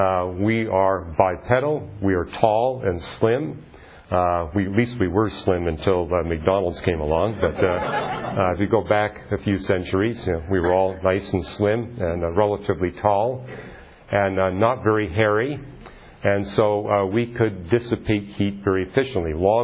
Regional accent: Canada; I mean, I'm from Canada, And we quickly learned up in Canada

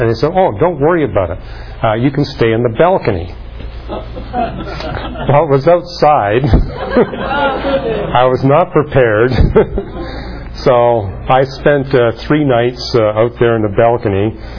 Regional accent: Canada; now in United States; I was from Canada

